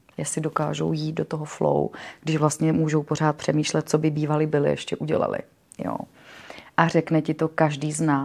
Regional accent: Moravia, Czechia; Protože já jsem z Moravy, z třígenerační rodiny, kde vlastně nikdo není nikdy moc sám.

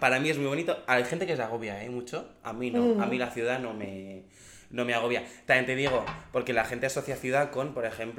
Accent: Jaca, Aragon, Spain; yo soy de Aragón, soy de Jaca, adoro Jaca y adoro mi tierra, pero se me quedó pequeña.

